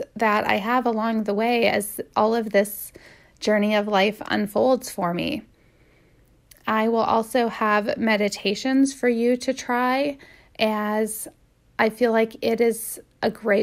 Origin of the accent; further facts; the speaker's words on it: Midwest, United States; I was raised in the Midwest with basically a traditional biblical worldview.